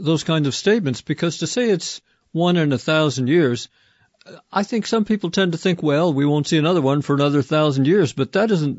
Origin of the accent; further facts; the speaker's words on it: Vancouver, British Columbia, Canada; my hometown of Vancouver is a wet coastal city.